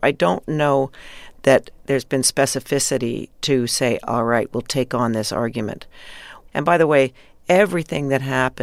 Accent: Canada; And also being Canadian, of course, growing up in Canada

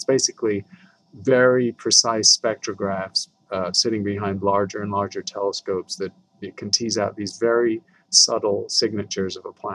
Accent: United Kingdom; now in Tucson, United States; I'm a Brit, but I've worked here for 35 years, long time, because we have clear skies.

